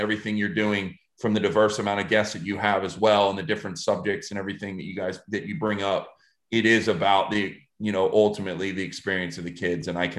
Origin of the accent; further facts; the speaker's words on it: New York, United States; And I'm from New York. I've got an Irish Italian background.